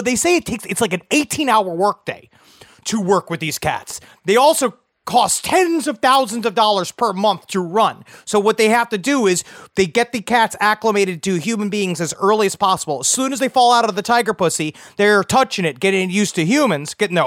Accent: Arizona, United States; My love for animals goes back to the early days of growing up in Arizona.

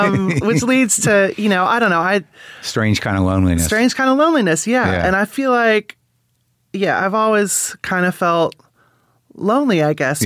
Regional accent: Manhattan, Kansas, United States; I grew up in Kansas. Yeah. I'm from Manhattan, Kansas.

